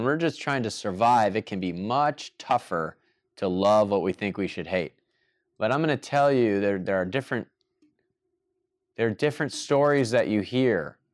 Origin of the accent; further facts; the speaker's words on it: Michigan, United States; now in Miami, United States; I came here from Michigan to Miami, Florida